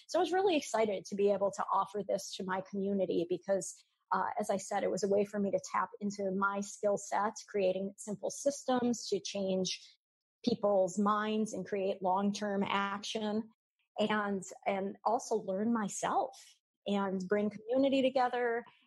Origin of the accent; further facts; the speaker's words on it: Minnesota, United States; So I was born and raised in Minnesota. I've always thought of myself as white, as I've always identified as white.